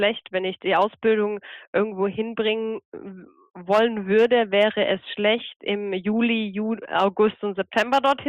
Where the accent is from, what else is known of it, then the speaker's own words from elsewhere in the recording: Croatia; first language Croatian; German is a second language; dementsprechend aus Kroatien und dann würde ich 3 Monate dahin gehen.